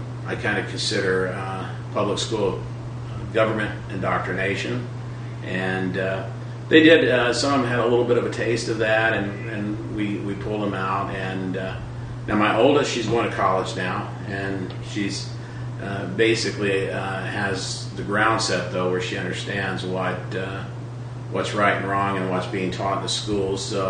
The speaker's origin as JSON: {"language": "English", "region": "Arkansas", "country": "United States", "tie": "born or raised there", "said": "I grew up in Arkansas, and the Marine Corps brought me out to California."}